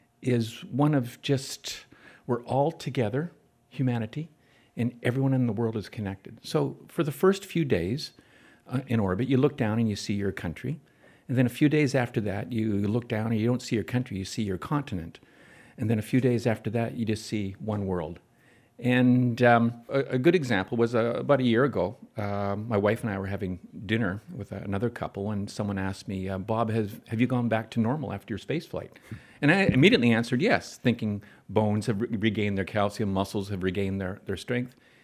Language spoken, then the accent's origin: English; Canada; I was Canadian. I am Canadian